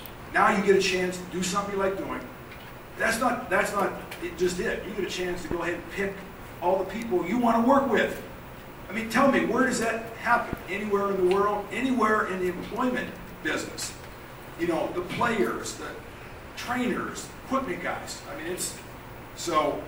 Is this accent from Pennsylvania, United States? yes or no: yes; Pennsylvania, United States; born there; now in Arizona, United States; I was born in Western Pennsylvania, outside of Pittsburgh. Went to school at Ohio State. Played Chicago Bears. Now I live in Arizona, coached with the Arizona Rattlers.